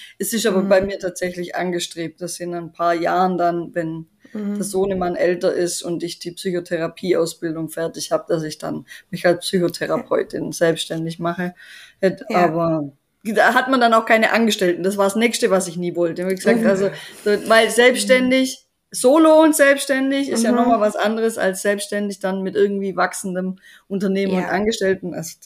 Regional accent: Germany; moved away as an adult; now in Austria; ich bin ja aus Deutschland groß geworden und sozialisiert und hatte auch einen ganz klaren Weg vor mir

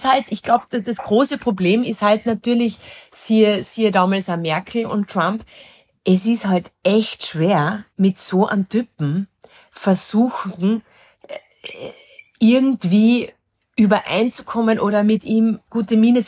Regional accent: Vienna, Austria; bei uns in Wien

